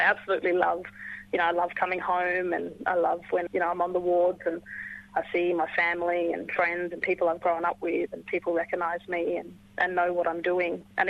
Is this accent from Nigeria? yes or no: no; Port Hedland, Western Australia, Australia; I was born and bred in Port Hedland, and I'm a Nyalamo Jabundi woman with links to Nyunyul and Ningana country.